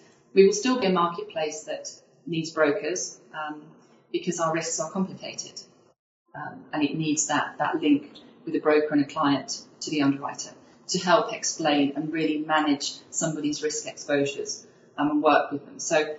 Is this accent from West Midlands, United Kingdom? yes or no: no; Leicester, East Midlands, United Kingdom; moved away as an adult; now in London, United Kingdom; you know, I moved down to London when I was 18 from Leicester, and have ended up staying here.